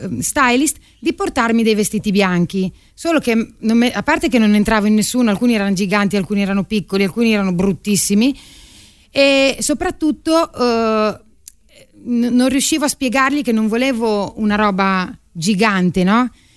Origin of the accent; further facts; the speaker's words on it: Emilia-Romagna, Italy; Però per un romagnolo non è difficile, secondo me